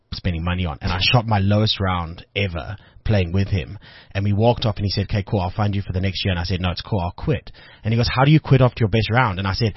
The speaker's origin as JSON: {"language": "English", "town": "Boksburg", "region": "Gauteng", "country": "South Africa", "said": "Listen, I'm from Boxburg, eh?"}